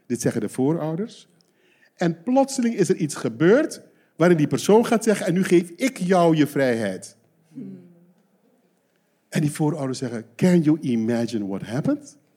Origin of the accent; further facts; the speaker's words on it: Aruba; now in Netherlands; Dus hoe verhoud ik mij als Arubaan?